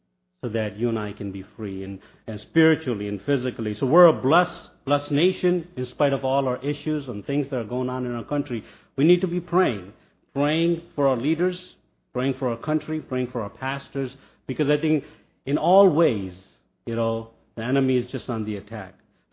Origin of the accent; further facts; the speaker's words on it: India; as you guys know, I'm from India